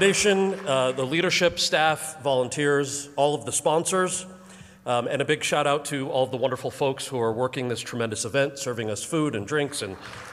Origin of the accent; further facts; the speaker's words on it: New Jersey, United States; I grew up in New Jersey. All right. As the American-born son of Indian immigrants.